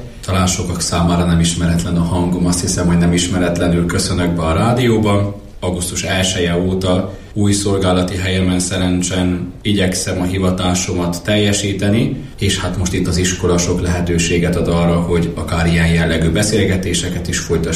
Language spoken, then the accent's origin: Hungarian; Harghita, Romania; Az én szülővárosom egy csodálatos kis város. El van rejtve tulajdonképpen ott a hegyek vonulatában, és ez a Szent Anna-tó árnyékában van, hiszen mindössze 12-13 kilométer a Szent Anna-tó tőlünk. Itt a csodálatos hegyek, fák, a csodálatos vidék határolja körül ezt a városkát, ami egy 16-17 ezer lelkes